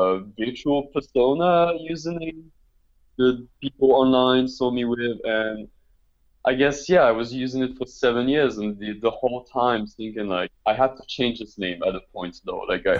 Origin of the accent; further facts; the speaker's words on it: Lille, Hauts-de-France, France; moved away as an adult; now in Montreal, Canada; I am from Lille, which is in the north of France. It's 10 minutes away from Belgium. And I moved to Montreal, I guess, 5 years ago, technically to do film studies.